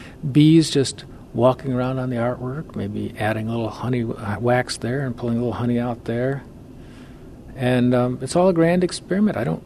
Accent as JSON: {"language": "English", "town": "Kalamazoo", "region": "Michigan", "country": "United States", "said": "I'm from Kalamazoo, Michigan."}